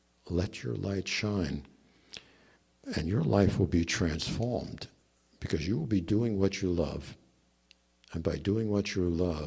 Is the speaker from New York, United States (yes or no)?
yes; Brooklyn, New York, United States; So I grew up in Brooklyn, New York.